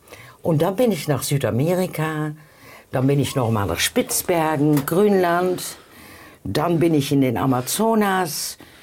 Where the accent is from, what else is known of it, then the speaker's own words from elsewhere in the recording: Tilburg, North Brabant, Netherlands; born there; German is a second language; Nein, ich bin eine echte Niederländerin.